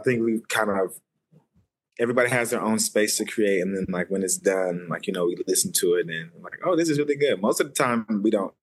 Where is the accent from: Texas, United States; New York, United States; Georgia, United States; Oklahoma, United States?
Georgia, United States; Atlanta; also born or lived in Indianapolis; I'm from Atlanta. Was actually born in Indianapolis, Indiana, but I moved to Atlanta when I was like three, so that's home.